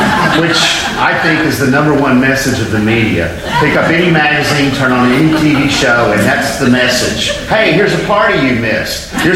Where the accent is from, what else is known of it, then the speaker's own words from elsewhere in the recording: Chattanooga, Tennessee, United States; born there; I was born in Chattanooga, Tennessee in 1957. Chattanooga and the area had a profound effect on me as a human being and as an artist.